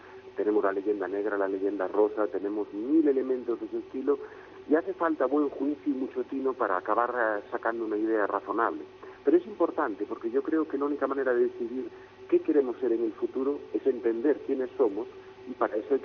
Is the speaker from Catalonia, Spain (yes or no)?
no; Galicia, Spain; Yo siempre presumo de mi tierra y de Galicia